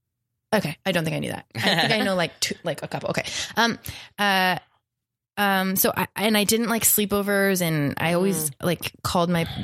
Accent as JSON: {"language": "English", "region": "Nevada", "country": "United States", "said": "I'm from Nevada."}